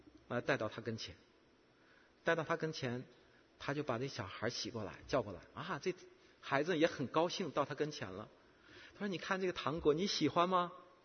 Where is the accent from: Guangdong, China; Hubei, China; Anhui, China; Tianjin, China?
Tianjin, China; moved away; 回到中国去以后呢，这次呢比较安静，没有上其他地方，就在我的家乡呢，那么就待在天津